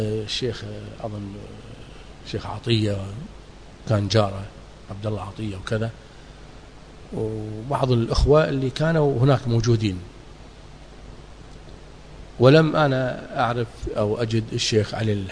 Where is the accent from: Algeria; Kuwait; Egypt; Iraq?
Kuwait; أنا طبعا هنا من الكويت